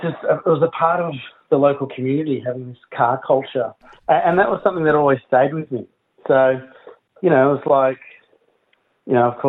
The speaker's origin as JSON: {"language": "English", "town": "Melbourne", "region": "Victoria", "country": "Australia", "tie": "born or raised there", "said": "I grew up in Melbourne's western suburbs, and so, you know, come from a very poor working class environment"}